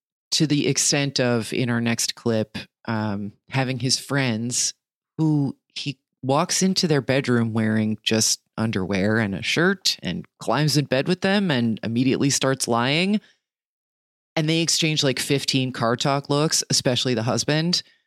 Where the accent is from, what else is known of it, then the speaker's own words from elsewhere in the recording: New Jersey, United States; And let's not forget the killing that made my hometown the manslaughter capital of Union County, New Jersey in 2010.